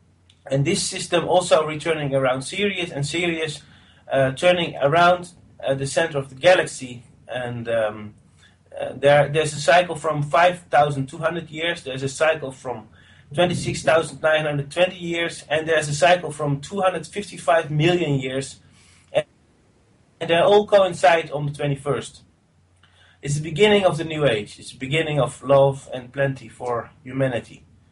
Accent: Netherlands; from the Netherlands

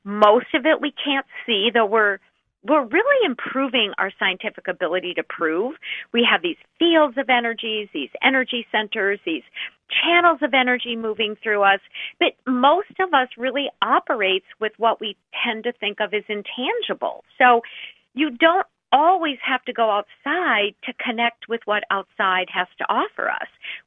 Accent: Minnesota, United States; You can put your feet like in the dirt in Minnesota. I am from Minnesota.

